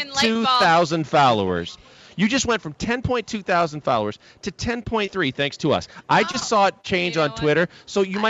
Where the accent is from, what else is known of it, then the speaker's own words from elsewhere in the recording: Houston, Texas, United States; because, you know, we come from Houston where the general manager, Daryl Morey of the Rockets, is Mr. Numbers guy